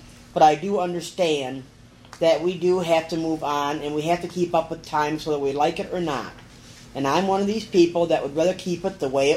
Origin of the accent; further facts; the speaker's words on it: Michigan, United States; So, you know, I was not from Lansing. I was from up north. And so we just didn't have that kind of talk.